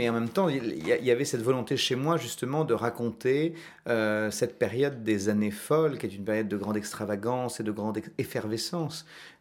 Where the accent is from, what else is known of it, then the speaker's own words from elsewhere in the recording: France; moved away; j'ai quitté la France, je suis parti vivre ailleurs, à 9000 km de Paris, avec 9 heures de décalage horaire.